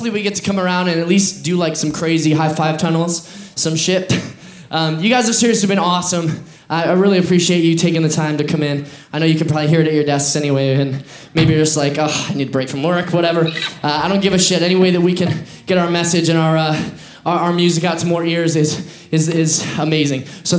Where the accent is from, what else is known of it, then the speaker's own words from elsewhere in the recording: Michigan, United States; which was this past weekend in Michigan, in my home state.